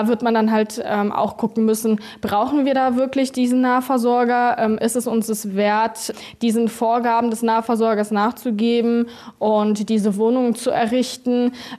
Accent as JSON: {"language": "German", "town": "Odenthal", "region": "North Rhine-Westphalia", "country": "Germany", "tie": "born or raised there", "said": "Also ich bin ja auch in Odenthal groß geworden. Ich habe in Neschen gewohnt, bis ich angefangen habe zu studieren."}